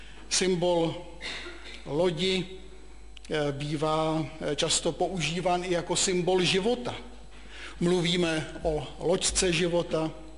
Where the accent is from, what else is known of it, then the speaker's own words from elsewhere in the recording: Brno, South Moravian Region, Czechia; Tomu se jako Brňák smát nemůžu, pochopitelně.